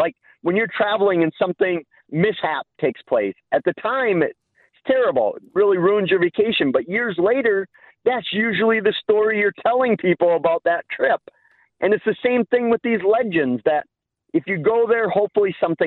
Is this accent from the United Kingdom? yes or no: no; Eau Claire, Wisconsin, United States; one place I haven't been for about 5 or 6 years is outside of my hometown of Eau Claire